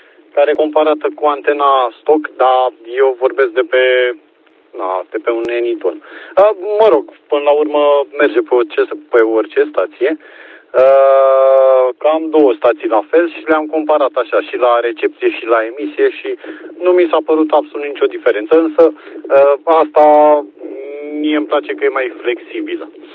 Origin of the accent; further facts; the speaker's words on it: Pitești, Argeș, Romania; Eu sunt din Pitești, de aia sunt cu Y7, dar portabil aici în Y4 în munții Măcinului